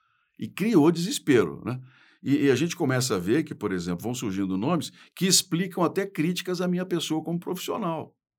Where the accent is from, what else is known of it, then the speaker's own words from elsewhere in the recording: Brazil; Essa é uma opção minha como brasileiro e sou muito claro nesse aspecto.